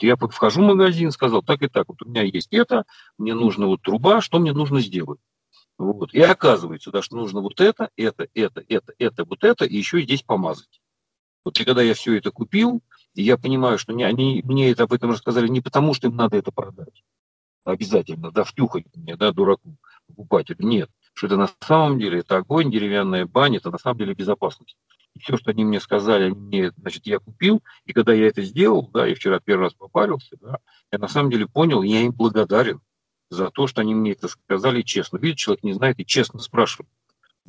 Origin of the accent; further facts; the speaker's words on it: Moscow, Russia; Я москвич, да, я делать ничего руками не умею